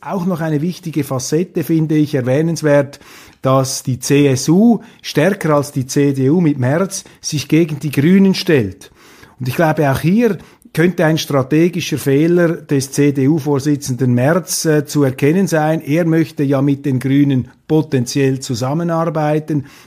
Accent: Switzerland; now in Germany; als Schweizer kann ich von außen nur sagen

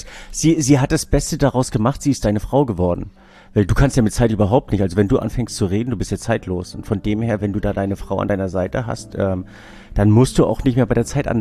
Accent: Binz, Mecklenburg-Vorpommern, Germany; Ich bin in Binz groß geworden.

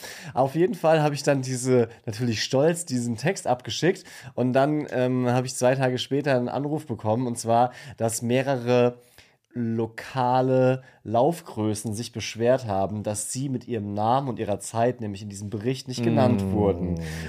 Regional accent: Bad Dürkheim, Rhineland-Palatinate, Germany; Und ich komme ja aus der Pfalz, aus Bad Dürkheim.

